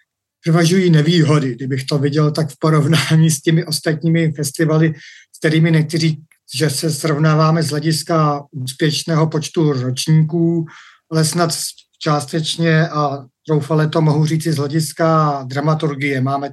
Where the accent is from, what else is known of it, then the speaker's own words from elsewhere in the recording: Dobrš, South Bohemian Region, Czechia; Dobrše i moje rodná vesnice, takže samozřejmě mi to leží hluboko v srdci